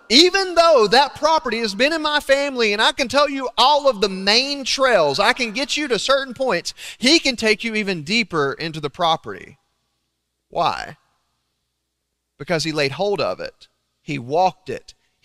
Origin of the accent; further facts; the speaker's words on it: Alabama, United States; also born or lived in Texas; I'm from Northeast Alabama. Many people think I'm from Texas. I was just exiled there for 2 years.